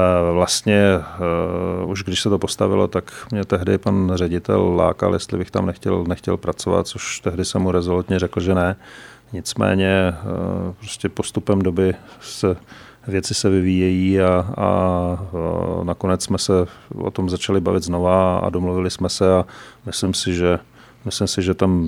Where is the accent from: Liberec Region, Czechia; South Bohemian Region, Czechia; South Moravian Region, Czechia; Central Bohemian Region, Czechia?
Liberec Region, Czechia; protože jsem původem vlastně z Krkonoš